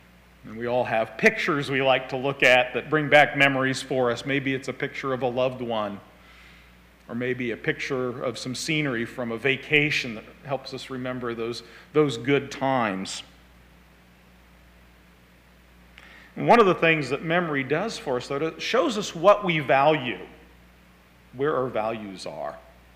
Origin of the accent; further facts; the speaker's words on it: Knightstown, Indiana, United States; Growing up in Knightstown, you know, the kids from Kennard, they started going to, they always would join us at junior high.